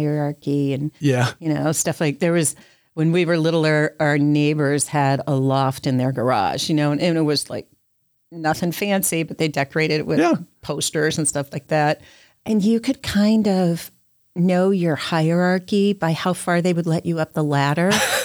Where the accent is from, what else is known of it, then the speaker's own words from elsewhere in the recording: Ohio, United States; I grew up in Ohio.